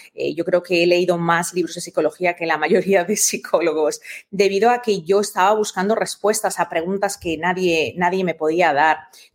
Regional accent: Spain; moved away; cuando yo me fui de España, era una situación en la que realmente yo no podía expresarlo, y la única manera de evadirlo realmente era yéndome lo más lejos posible de mi país.

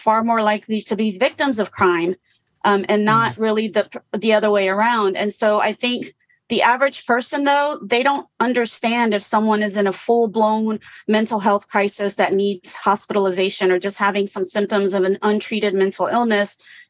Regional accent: Brazil; moved away; My dad died when I was young. We moved here from Brazil.

